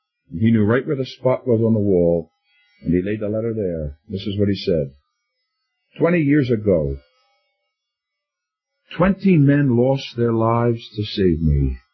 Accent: United States; I'm aware that as an American, somehow, in some illogical way, that war was necessary supposedly for my country, and that those men apparently died for me.

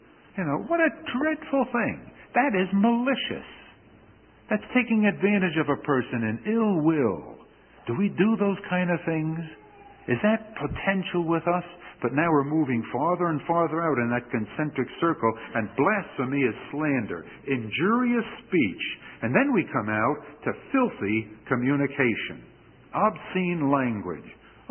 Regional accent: New Jersey, United States; now in Houston, United States; used as a recreational field when I was a boy in New Jersey. And that answers some of your questions. I'm not from Houston originally.

